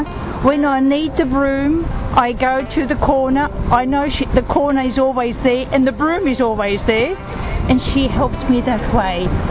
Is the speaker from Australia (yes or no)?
yes; Australia; and I'm from Australia.